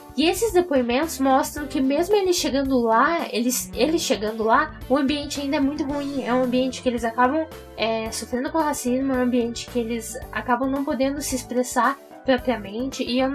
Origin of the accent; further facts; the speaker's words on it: Curitiba, Paraná, Brazil; eu sou de Curitiba, né? Eu estudei todo o meu ensino fundamental em colégio particular e também de universidade em universidades particulares.